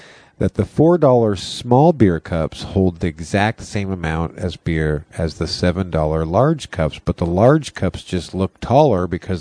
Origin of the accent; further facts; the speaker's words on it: Brownsville, United States; There's one black family in my hometown of Brownsville.